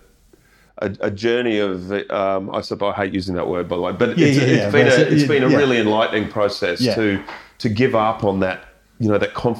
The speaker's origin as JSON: {"language": "English", "country": "Australia", "said": "They remember you as the Australian guy."}